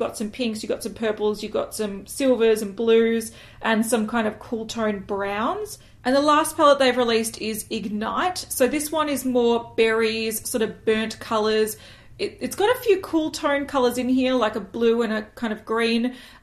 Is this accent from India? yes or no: no; Australia; it's kind of hard being an Australian because these prices to me look pretty reasonable.